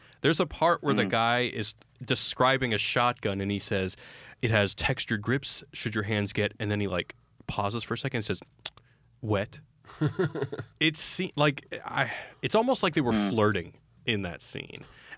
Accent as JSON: {"language": "English", "region": "Texas", "country": "United States", "said": "I'm from Texas. I know how to fetishize a good gun."}